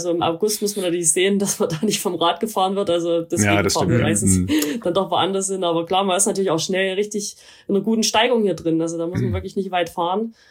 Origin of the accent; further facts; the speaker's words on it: Saxony, Germany; ich komme ja ursprünglich aus dem Erzgebirge, da gibt's auch ein paar kleine Gipfel, das ist jetzt auch landschaftlich schön